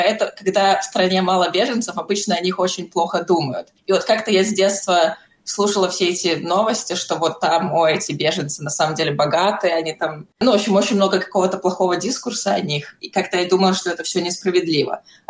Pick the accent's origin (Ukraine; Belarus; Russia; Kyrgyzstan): Belarus; изначально я выросла в Беларуси